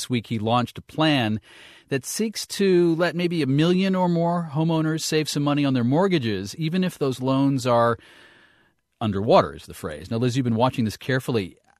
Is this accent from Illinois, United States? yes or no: no; Maine, United States; I'm from the state of Maine.